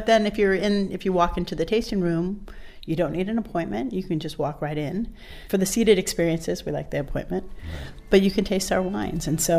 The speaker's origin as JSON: {"language": "English", "town": "Santa Rosa", "region": "California", "country": "United States", "tie": "born or raised there", "also_born_or_lived": "Italy", "said": "Like I said, I'm a local girl born and raised in Santa Rosa, and had gone to Davis, have a biochemistry degree, loved it, moved to Italy for a couple years."}